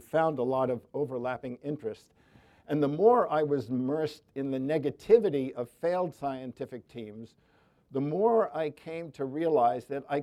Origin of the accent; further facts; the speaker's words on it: New York, United States; that's much more than I can take as a New Yorker.